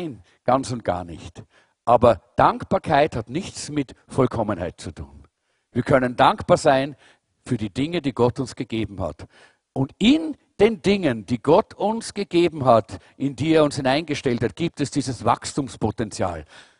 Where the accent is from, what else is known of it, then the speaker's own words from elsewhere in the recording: Kazakhstan; also born or lived in Kyrgyzstan; now in Germany; Leute, wir kommen aus Kasachstan und aus Kirgisistan. Wir wissen, was Armut heißt.